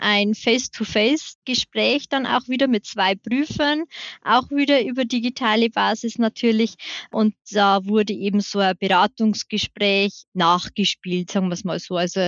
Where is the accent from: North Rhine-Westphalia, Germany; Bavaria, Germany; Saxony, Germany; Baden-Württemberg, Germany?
Bavaria, Germany; Also bei uns in Bayern gibt es eben den bayerischen Bildungscheck.